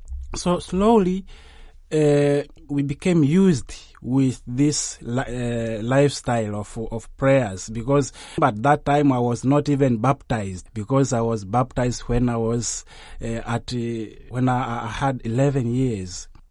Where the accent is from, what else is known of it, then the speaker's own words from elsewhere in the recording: Mwanza, Tanzania; English is a second language; now in Rome, Italy; I'm a seminarian from the Archdiocese of Mwanza in Tanzania.